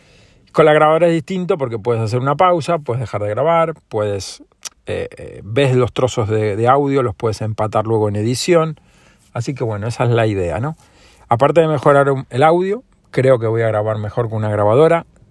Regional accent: Argentina; now in Spain; o como yo lleva más años vivido en España que en Argentina, y también soy español, aparte de argentino

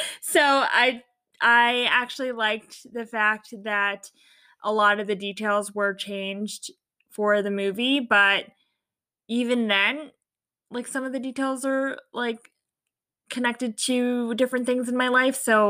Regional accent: Fairfax, Virginia, United States; I am originally from Fairfax, Virginia, which is 20 to 30 minutes outside of DC. So I'm from a suburb of Virginia that is considered the DC metropolitan area.

